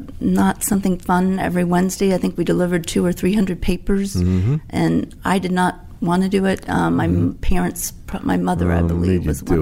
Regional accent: Washington, District of Columbia, United States; Washington, D.C., native.

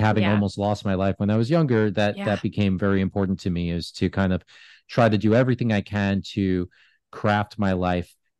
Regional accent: New York, United States; I grew up in New York.

